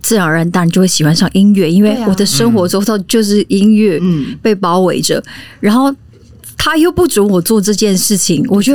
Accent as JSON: {"language": "Chinese", "region": "Nantou County", "country": "Taiwan", "said": "而且因为我们是南投人"}